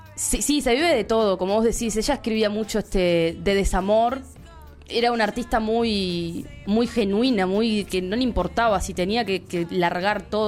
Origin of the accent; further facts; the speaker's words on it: Paysandú, Uruguay; yo soy de Paysandú. Estábamos allá en Paysandú, escuchando un DVD en vivo